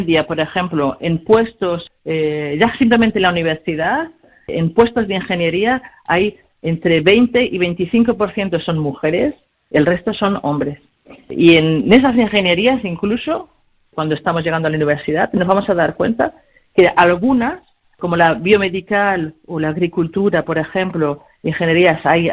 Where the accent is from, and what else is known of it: Spain; moved away as an adult; now in France